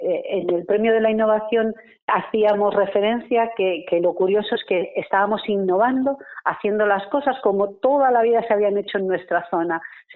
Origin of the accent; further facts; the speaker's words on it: Galicia, Spain; Pero luego, siendo gallegas, nos propusimos hacer una conserva de calidad de pulpo